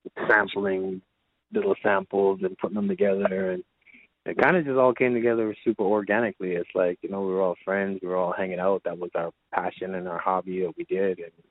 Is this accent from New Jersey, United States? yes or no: yes; New Jersey, United States; also born or lived in US Virgin Islands; Yeah, I was born in the Virgin Islands in the States, but then I moved to New Jersey, like, right after I was born.